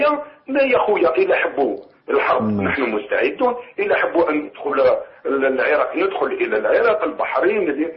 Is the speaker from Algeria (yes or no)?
yes; Algeria; Arabic is a second language; أنا راني من الجزائر واسمح لي ما نتكلمش مليح مليح العربية